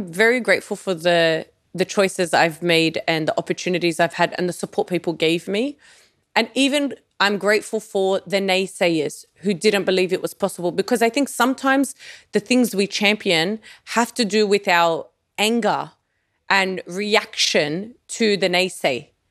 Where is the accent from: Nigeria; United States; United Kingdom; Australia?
Australia; born there; even though I was born in Australia.